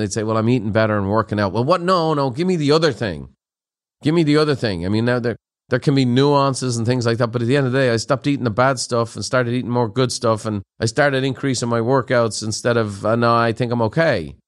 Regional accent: Ireland; now in United States; I'm an Irish guy living in Southern California. It wasn't my choice. I had a motorcycle accident. That's where I ended up.

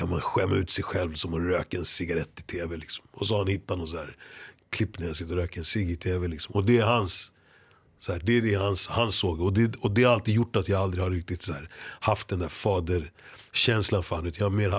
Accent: Kenya; now in Sweden; kanske mer i Kenya faktiskt, för att så här, ta min erfarenhet från Sverige och liksom hjälpa mitt hemland.

